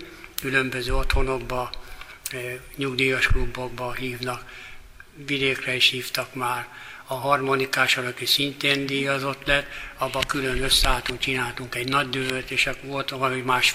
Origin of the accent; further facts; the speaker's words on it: Csepel, Budapest, Hungary; tudták, hogy Csepeli vagyok